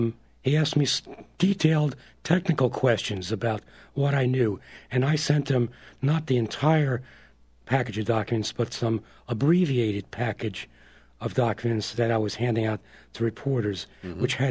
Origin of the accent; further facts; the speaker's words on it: California, United States; her bailiwick, and I'm a Californian, right?